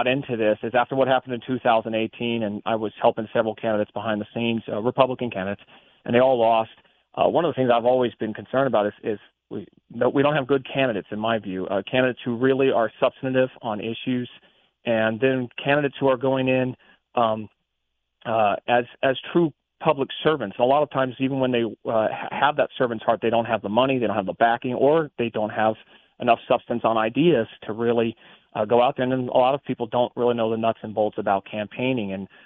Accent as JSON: {"language": "English", "town": "Tucson", "region": "Arizona", "country": "United States", "tie": "born or raised there", "said": "Born and raised in Tucson, Arizona."}